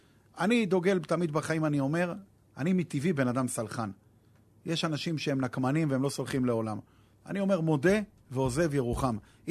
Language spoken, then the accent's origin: Hebrew; Haifa, Haifa District, Israel; אבל אני גדלתי בקריית אליעזר